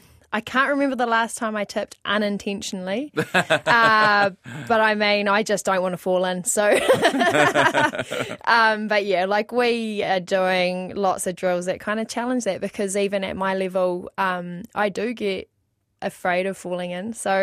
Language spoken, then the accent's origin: English; Whakatane, Bay of Plenty, New Zealand; also born or lived in Opotiki; now in Auckland, New Zealand; growing up in Whakatane and Opotiki, around me there was a lot of culture and Māoritanga, and I guess for me it's like now I've left home, I live in Auckland